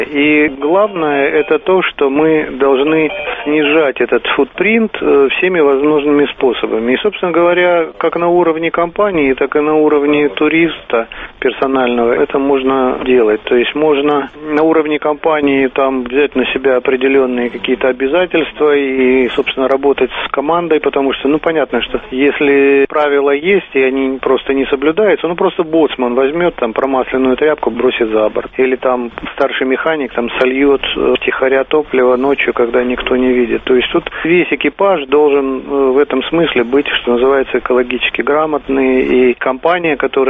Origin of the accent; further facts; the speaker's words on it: Far East, Russia; я с Дальнего Востока, мне это более знакомо